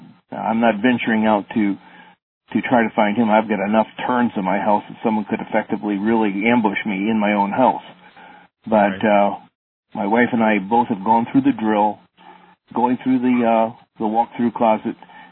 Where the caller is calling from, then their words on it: Pottstown, Pennsylvania, United States; Pottstown, Pennsylvania.